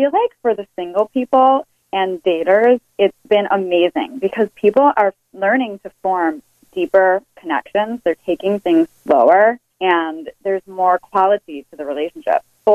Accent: Chicago, Illinois, United States; So I'm actually originally from Chicago. Go WGN, go Chicago.

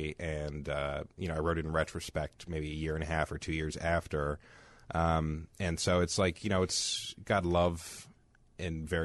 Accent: Virginia, United States; I'm from Virginia. Like, what do I know about cold?

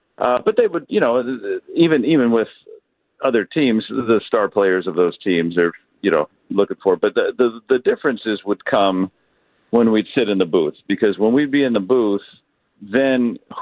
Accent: Detroit, Michigan, United States; I said, well, I'm originally from Detroit.

